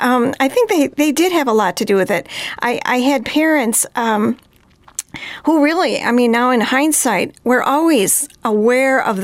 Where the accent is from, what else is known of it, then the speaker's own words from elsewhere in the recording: Redwood Falls, Minnesota, United States; I was born and raised in Redwood Falls, Minnesota. I'm the middle child of three. I have to say Redwood Falls was a great place to grow up.